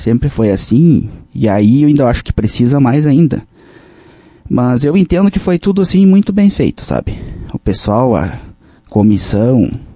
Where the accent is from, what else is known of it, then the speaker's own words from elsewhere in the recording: Lagoa Vermelha, Rio Grande do Sul, Brazil; Eu nasci em Lagoa Vermelha, me criei no interior. Até os 11 anos eu morava num sítio, com meus pais, meus familiares, meus avós. Vivi até os 11 anos no Rincão Comprido, que hoje esse distrito pertence ao Capão Bonito.